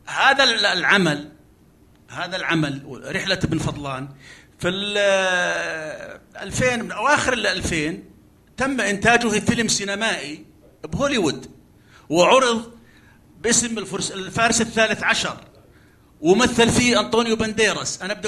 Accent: Jordan; من الأردن.

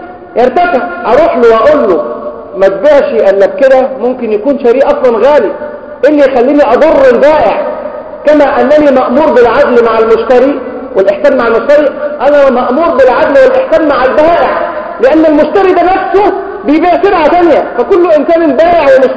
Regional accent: Egypt; وطبعا عندنا في مصر حدث ولا حرج عن فيروس سي

